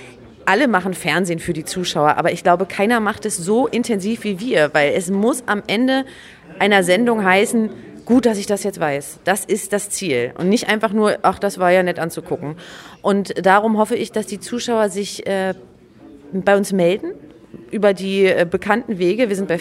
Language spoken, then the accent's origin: German; Berlin, Germany; Berlinerin, gebürtige Berlinerin